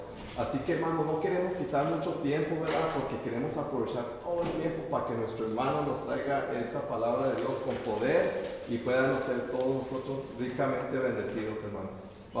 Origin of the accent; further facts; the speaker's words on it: El Paso, Texas, United States; nuestro hermano se graduó allí en El Paso, Texas, de donde soy yo.